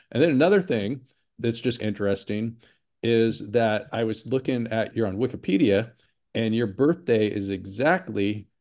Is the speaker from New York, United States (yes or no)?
no; Oakland, California, United States; born there; And I was born on MacArthur Broadway at that intersection.